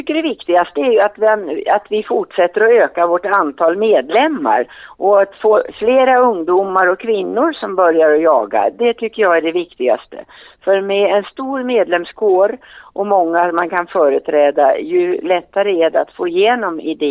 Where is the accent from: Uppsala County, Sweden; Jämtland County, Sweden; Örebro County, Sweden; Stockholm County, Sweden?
Jämtland County, Sweden; Stugun; min jaktliga bakgrund är så att jag härstammar från Jämtland, Stugun, östra Jämtland. Och jag har ju vuxit upp med jakt och fiske och skog och natur förstås under hela min uppväxt.